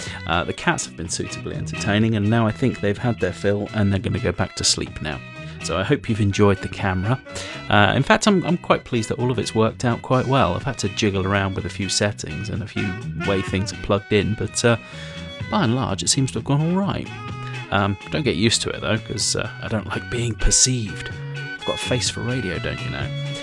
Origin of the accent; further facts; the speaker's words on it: United Kingdom; Firstly, I'm British.